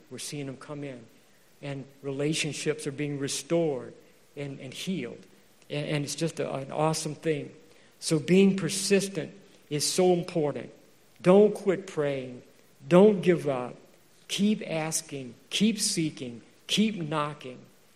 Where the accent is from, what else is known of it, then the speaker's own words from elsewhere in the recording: Louisiana, United States; But anyway, because I'm from Louisiana, I can say